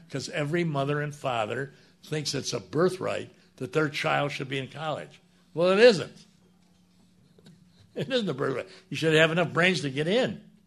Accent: Detroit, Michigan, United States; I was born and raised in Detroit. I love Detroit.

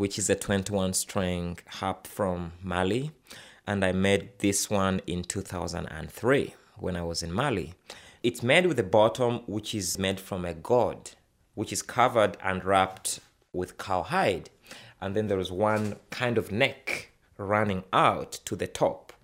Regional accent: Uganda; I'm from Uganda. That's a small country in East Africa. I am 28 now and I've grown up and lived most of my life in Africa.

